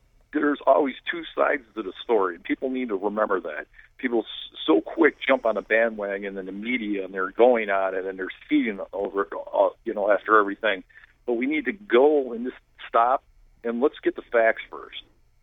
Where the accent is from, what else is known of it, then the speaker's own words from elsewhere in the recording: Cleveland, Ohio, United States; I'm from Cleveland. I'm a community activist.